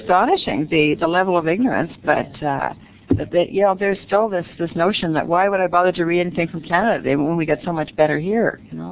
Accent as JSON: {"language": "English", "region": "England", "country": "United Kingdom", "said": "I mean, I'm from England. Most of my family's still there."}